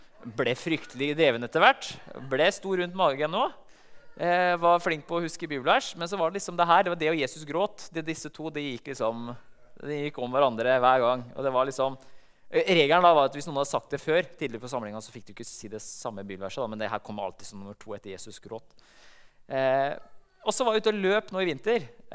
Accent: Halden, Østfold, Norway; For de som ikke kjenner meg, jeg kommer fra Halden.

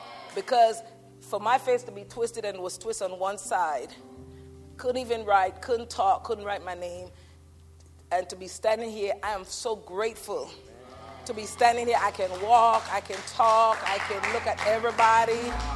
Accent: Belize City, Belize District, Belize; I'm from Belize, City Belize.

